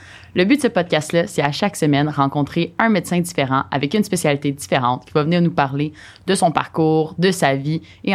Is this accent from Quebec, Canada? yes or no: yes; Gatineau, Quebec, Canada; je viens de Gatineau.